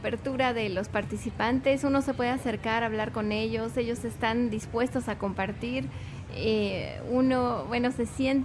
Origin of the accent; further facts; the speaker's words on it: Mexico; en mi país lo importante es negar ser mexicano, ser indígena